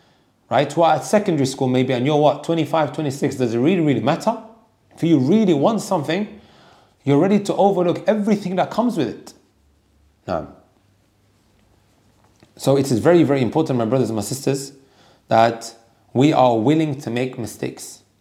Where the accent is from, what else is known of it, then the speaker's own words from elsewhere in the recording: Netherlands; now in United Kingdom; I was not born in the UK, I was born in the Netherlands. I grew up watching Cartoon Network and Nickelodeon.